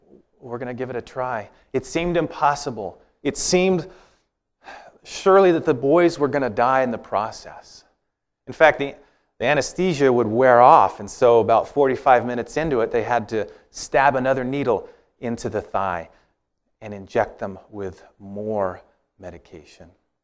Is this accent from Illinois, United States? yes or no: no; Walla Walla, Washington, United States; Like, I grew up in Walla Walla, which is kind of is that a weird name for a town?